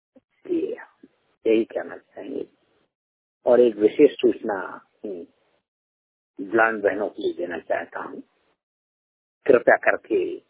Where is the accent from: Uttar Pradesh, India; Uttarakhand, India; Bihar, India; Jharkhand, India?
Uttar Pradesh, India; मैं जिला जालौन उत्तर प्रदेश यूपी का रहने वाला हूँ।